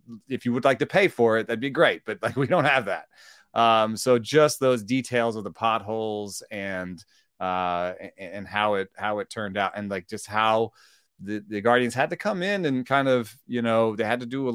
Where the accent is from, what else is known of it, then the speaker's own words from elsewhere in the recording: Jamaica; born there; I was born in Jamaica